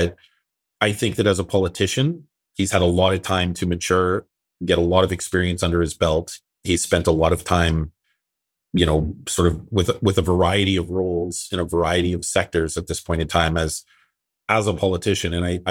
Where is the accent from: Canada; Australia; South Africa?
Canada; We're Canadian. What do we want?